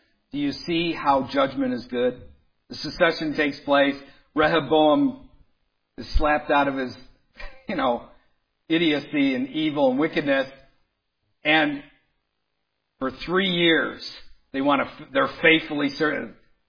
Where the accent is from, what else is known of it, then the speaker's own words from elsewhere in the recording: Detroit, Michigan, United States; I grew up amongst leftists in Detroit. I know exactly how they think.